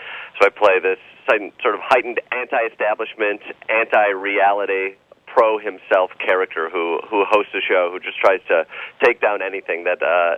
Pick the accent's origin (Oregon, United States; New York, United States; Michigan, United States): Michigan, United States; but I grew up in Michigan, where I have a lot of gun owners in my family